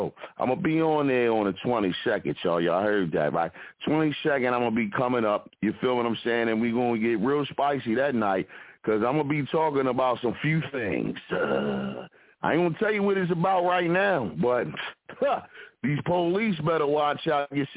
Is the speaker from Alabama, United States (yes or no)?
no; Philadelphia, Pennsylvania, United States; represent from the Broad Street Bully side of Philadelphia, where we threw 40 ounces at the paddy wagons over there on 24th Street down there in South Philly